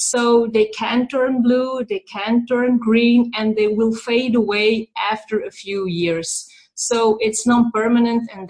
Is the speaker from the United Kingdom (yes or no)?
no; Belgium; I'm from Belgium, and I live in a small country between Antwerp and Brussels.